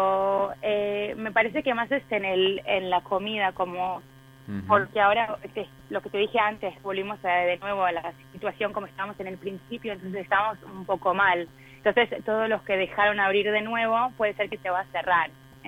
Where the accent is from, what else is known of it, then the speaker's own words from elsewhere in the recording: Petah Tikva, Central District, Israel; yo soy de Petah Tikva, que estoy en el centro, entonces Tel Aviv es como 10 minutos de mi casa.